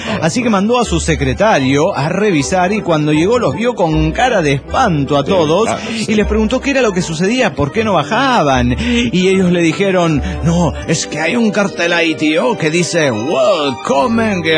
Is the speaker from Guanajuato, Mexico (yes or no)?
yes; Irapuato, Guanajuato, Mexico; de Irapuato, Guanajuato, México.